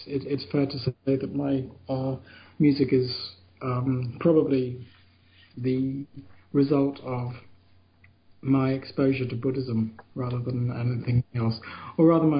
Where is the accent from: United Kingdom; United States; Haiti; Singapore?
United Kingdom; I want my music to reflect the fact that I'm British, that I'm a Westerner rather than someone from another culture